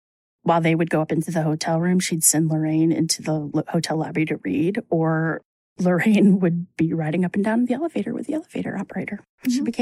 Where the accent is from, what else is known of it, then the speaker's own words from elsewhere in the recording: New Jersey, United States; I'm from Jersey.